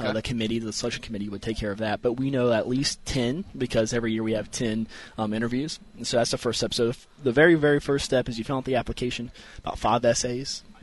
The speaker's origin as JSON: {"language": "English", "region": "West Virginia", "country": "United States", "tie": "born or raised there", "said": "So growing up in the state, I was a huge Mountaineer fan."}